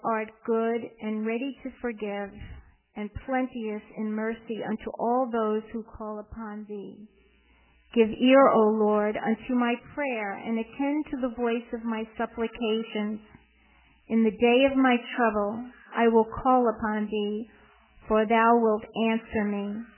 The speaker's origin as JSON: {"language": "English", "town": "Rutland", "region": "Vermont", "country": "United States", "said": "I come from Rutland, Vermont"}